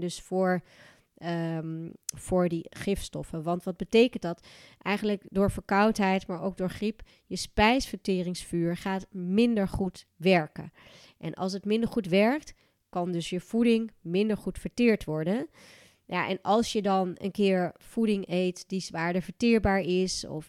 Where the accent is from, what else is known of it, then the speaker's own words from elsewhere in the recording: Gelderland, Netherlands; accent: Achterhoek; Oké, mijn accent is dus wat minder Achterhoeks dan dat van mijn familie.